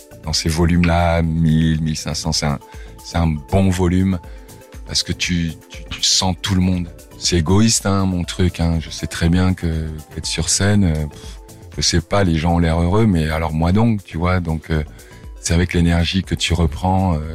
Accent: Cameroon; Mon enfance au Cameroun, on n'avait pas la télé.

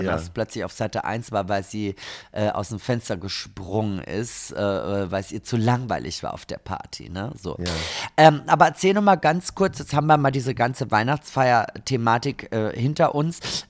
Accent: Austria; now in Berlin, Germany; Also als Österreicherin ist es ja für mich ein kulinarischer Skandal. Ich habe das ja erst mitbekommen, nachdem ich schon 5 Jahre in Berlin gewohnt hatte.

